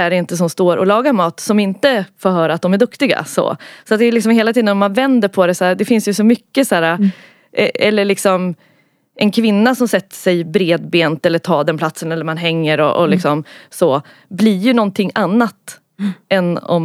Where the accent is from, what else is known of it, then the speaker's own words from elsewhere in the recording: Västerås, Västmanland County, Sweden; vi hade stora affischer i Västerås där vi kommer ifrån